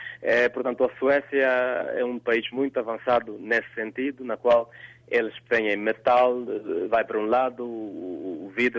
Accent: Angola; also born or lived in Namibia; now in Norway; Portanto, eu saí de Angola em 1993, nunca quis sair de Angola, mas portanto o motivo foi a guerra que se fez sentir depois das eleições em 1993 e portanto fui para a Namíbia

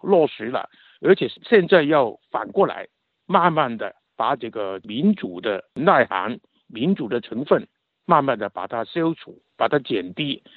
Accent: Hong Kong; 但是最后我们相信我们香港人民最后还是靠我们自己的努力去争取，

